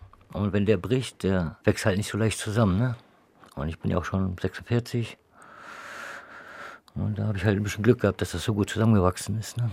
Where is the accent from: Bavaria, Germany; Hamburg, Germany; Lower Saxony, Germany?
Lower Saxony, Germany; Cuxhaven; born there; now in Bremen, Germany; Ich komme gebürtig aus Cuxhaven. Ich bin zugezogen hier nach Bremen. Vor 2007 bin ich hier nach Bremen gezogen.